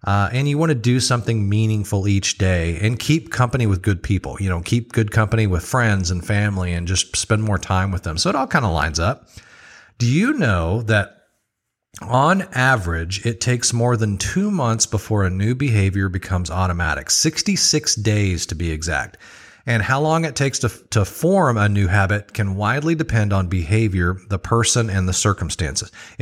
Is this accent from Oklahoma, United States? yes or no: yes; Oklahoma, United States; I'm in Oklahoma right now. This is my home state.